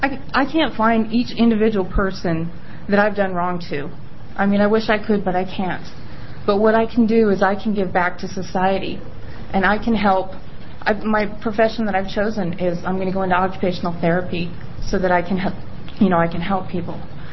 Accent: Salem, Oregon, United States; I'm from Salem.

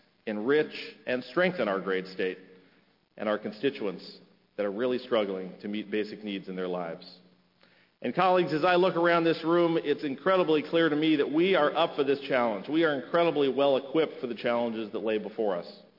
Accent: Eugene, Oregon, United States; When I was growing up in Eugene, I remember that my dad often wore a pin

